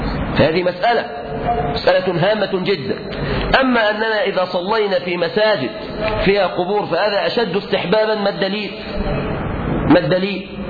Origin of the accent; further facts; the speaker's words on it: Mansoura, Dakahlia, Egypt; عندنا في المنصورة